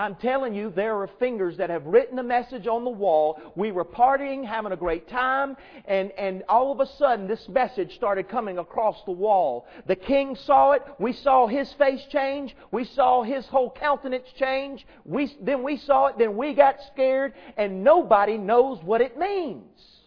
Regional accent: Greenwood, South Carolina, United States; Yes, sir, I'm from Greenwood.

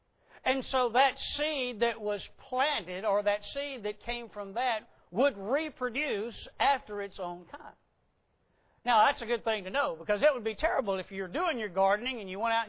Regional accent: Madison, Wisconsin, United States; When I was growing up, I grew up down around Madison. My parents lived probably not, I don't know, a mile from the square.

